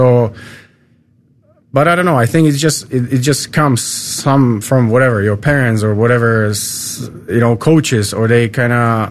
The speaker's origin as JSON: {"language": "English", "country": "Czechia", "tie": "born or raised there", "moved": "yes", "lives_now": "Columbus, United States", "said": "I like the people here in Ohio, in Columbus area, because it was like I grew up in Czech. Which is, I would say, pretty easygoing, European state."}